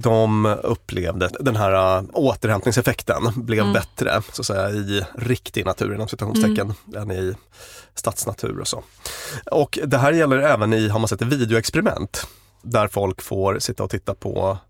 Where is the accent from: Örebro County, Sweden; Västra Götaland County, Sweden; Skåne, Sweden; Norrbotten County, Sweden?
Norrbotten County, Sweden; Jag kommer från Norrbotten då och har massa kompisar som liksom fotar där uppe